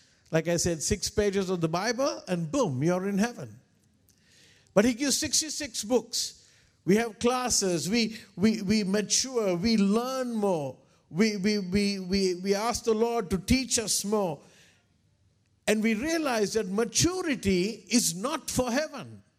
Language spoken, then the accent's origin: English; Sri Lanka; English is a second language; You see, I'm not a missionary. I'm a national from Sri Lanka.